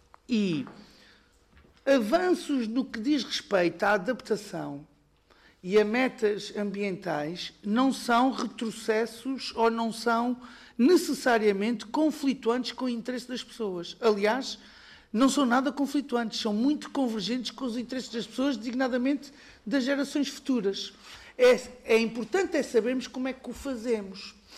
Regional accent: Portugal; eu, enquanto português, tenho orgulho de saber que o meu país é daqueles que anda mais rápido.

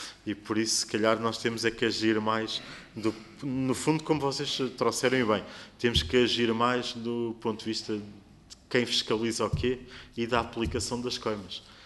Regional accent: Lisbon, Portugal; estamos a falar de Lisboa, porque somos de Lisboa

